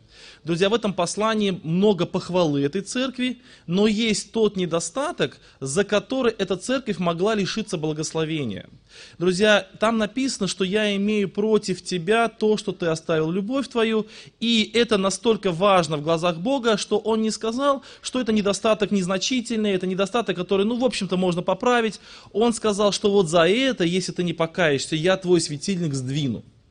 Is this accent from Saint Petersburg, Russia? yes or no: no; Tolyatti, Samara Oblast, Russia; now in Yeysk, Russia; Я из Краснодарского края, города Ейска. Родился я и вырос в городе Тольятти. Уверовал в 18 лет. В неверующей семье родился. И в 29 лет меня попросили переехать на служение в город Ейск, Краснодарский край.